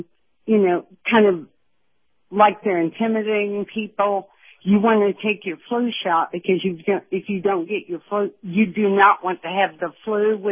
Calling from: Kentucky, United States; again from Kentucky.

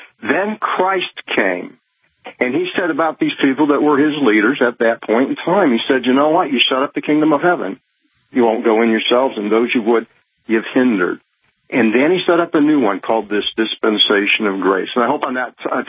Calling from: McKinney, Texas, United States; I'm calling from McKinney today

